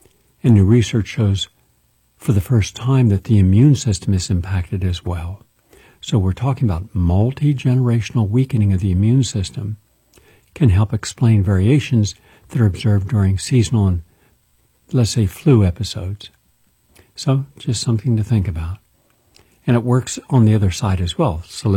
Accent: West Virginia, United States; By the way, Marshall University is in my home state of West Virginia.

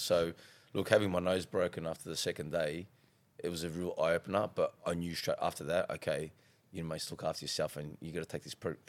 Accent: Australia; Like, we're, as a race, as an Australian people, we're actually quite nice and quite friendly.

